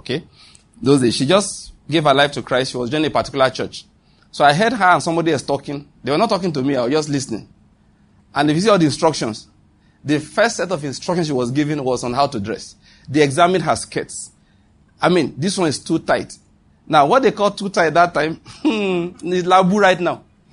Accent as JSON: {"language": "English", "region": "Western Nigeria", "country": "Nigeria", "tie": "born or raised there", "said": "I grew up in Western Nigeria, and I speak Yoruba very well."}